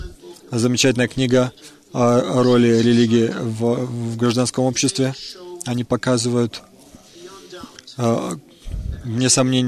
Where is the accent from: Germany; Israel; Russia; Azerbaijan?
Israel; Russian is a second language; Я сам не из Америки. Я из Израиля сам.